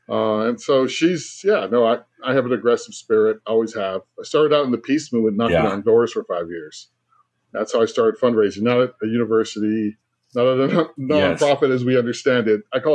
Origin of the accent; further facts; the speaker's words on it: California, United States; I'm a Chicano from California and a proud father.